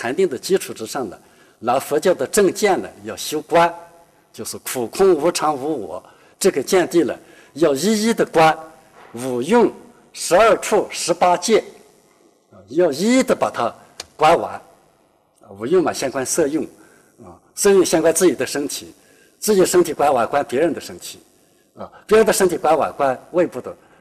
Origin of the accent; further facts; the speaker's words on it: China; 我们中国人一般认为是只要注意呼吸了就能入定